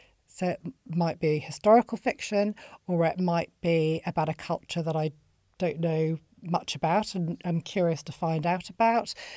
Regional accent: Bolton, North West England, United Kingdom; I grew up in Bolton

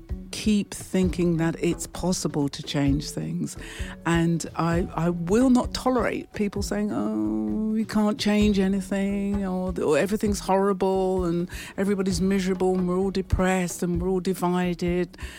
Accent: London, United Kingdom; when I was quite small, growing up in London as a little black girl in a foster home

